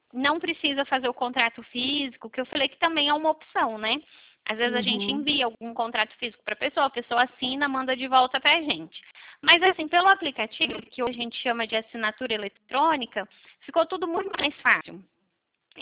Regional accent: São Paulo, Brazil; eu sou daqui de São Paulo

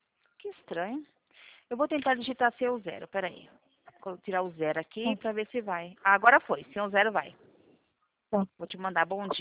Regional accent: São Carlos, São Paulo, Brazil; eu sou de São Carlos

